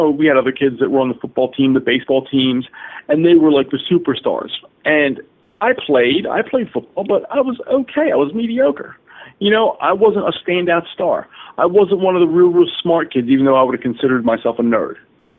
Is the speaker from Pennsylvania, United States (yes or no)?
yes; Philadelphia, Pennsylvania, United States; I grew up always in Philadelphia